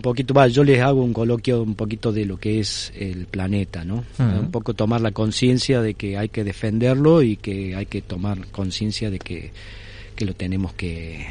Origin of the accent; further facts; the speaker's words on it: Córdoba, Argentina; yo soy de Córdoba, de la Nueva Andalucía, allí en Argentina.